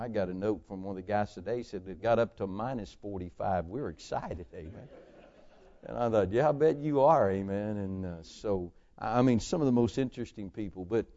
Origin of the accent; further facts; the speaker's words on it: West Virginia, United States; I am from West Virginia, so don't just pray for me.